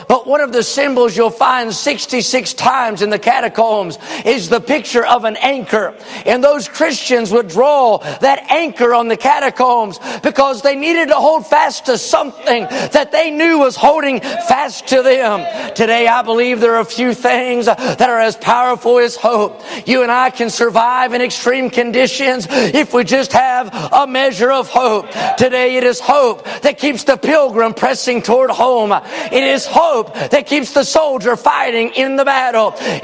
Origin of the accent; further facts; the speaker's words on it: West Virginia, United States; I know every spring when I grew up in West Virginia, we take a weed eater to a hillside